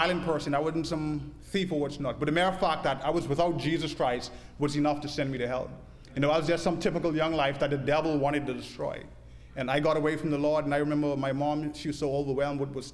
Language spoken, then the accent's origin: English; Bahamas; my mother is from Haiti, my father was from Haiti. Now, I was born and raised in the Bahamas, never went to Haiti one day in my life.